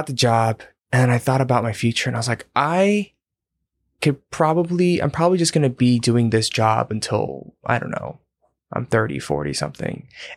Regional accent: Atlanta, Georgia, United States; also born or lived in Boston; I was born in Atlanta, Georgia.

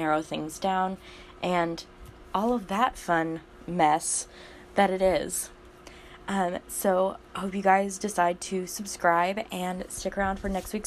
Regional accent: Tulsa, Oklahoma, United States; So first, to introduce myself, I'm from Tulsa, Oklahoma.

